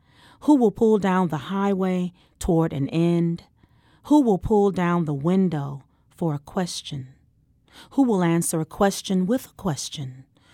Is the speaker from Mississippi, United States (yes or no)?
yes; Mississippi, United States; now in St. Louis, United States; I'm from Mississippi, and now I've taken the same trajectory up from Mississippi to St. Louis.